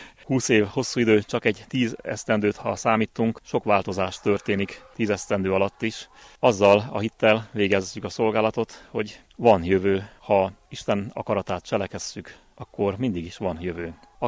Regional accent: Solocma, Mureș County, Romania; mint az én szülőfalumból, Szolokmából is nagyon sokan elvándoroltak

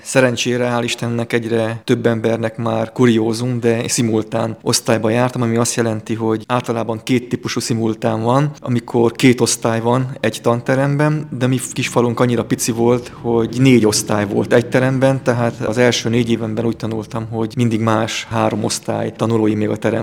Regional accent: Demeterfalva, Mureș County, Romania; Egy nyáradmenti kis faluban születtem, a Nyáradszeredához tartozó Demeterfalván, a 70-es évek közepén

